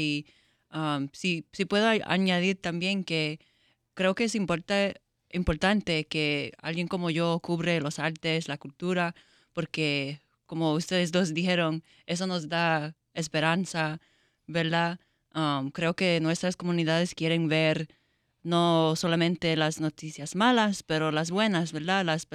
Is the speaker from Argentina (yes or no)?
no; Chicago, Illinois, United States; born there; nací aquí en Chicago, en el barrio Humboldt Park, donde hay miles de boricuas, y estamos en todas partes de la ciudad y los suburbios. Fui a la high school en los suburbios, pero regresé